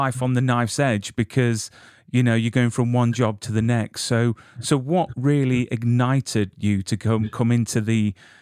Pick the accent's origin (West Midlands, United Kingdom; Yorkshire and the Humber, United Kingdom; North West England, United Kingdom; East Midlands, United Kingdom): East Midlands, United Kingdom; Yes, I'm from the Midlands. Yeah. I'm from the East Midlands.